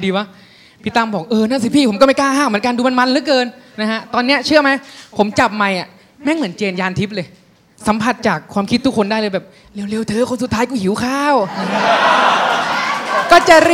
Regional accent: Nakhon Ratchasima, Thailand; accent: Korat; now in Bangkok, Thailand; โดนล้อแบบหัวล้อคิกคักเวลาเราพูดถามว่าสำเนียงโคราชเป็นยังไง

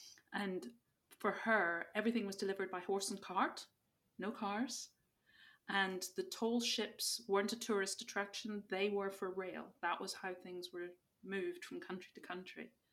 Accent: Belfast, Northern Ireland, United Kingdom; where I grew up in Belfast

